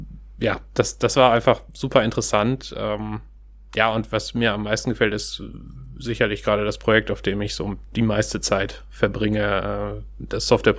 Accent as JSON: {"language": "German", "town": "Steinhagen", "region": "North Rhine-Westphalia", "country": "Germany", "said": "Ich bin nicht Hamburger, nee. Ich bin in der Tat schon ein bisschen rumgekommen. Also ursprünglich komme ich aus Steinhagen bei Bielefeld."}